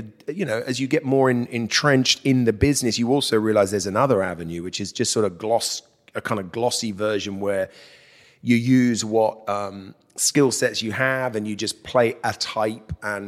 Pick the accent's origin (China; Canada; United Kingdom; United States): United Kingdom; London; I grew up in Southeast London.